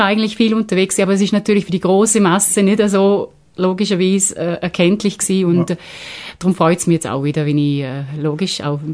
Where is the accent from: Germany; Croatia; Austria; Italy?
Austria; Dornbirn, Vorarlberg; now in Switzerland; Und ich höre es eh an meinem Dialekt, das kann man natürlich nicht verleugnen und das will ich auch nicht. Ich weiß ja, woher ich komme. Zu Dorabir geboren. Bin jetzt aber eben schon seit, also vielen Jahren da, über 20 Jahre in der Schweiz.